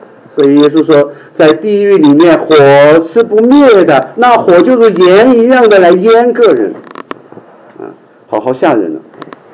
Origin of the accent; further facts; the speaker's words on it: Sichuan, China; 我觉得我们四川人是最容易理解这个比喻的，我们家家都有泡菜坛子啊。